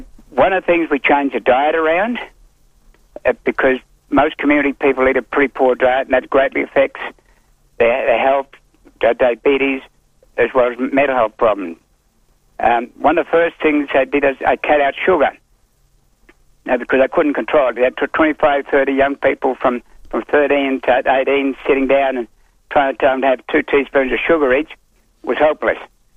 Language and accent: English; Cherbourg, Queensland, Australia; born there; Well, originally I was born in Cherbourg, and I got taken away as a youngster